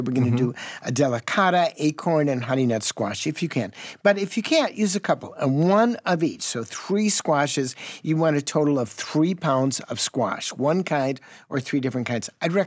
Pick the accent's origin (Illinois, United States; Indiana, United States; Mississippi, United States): Illinois, United States; Chicago; I grew up in Chicago. I never had squash at any of my cousin's house, my aunt's houses.